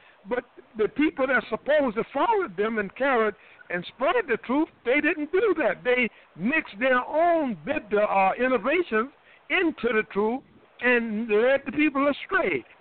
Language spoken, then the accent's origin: English; the South, United States; You know, I worked on the farm. I'm from the South.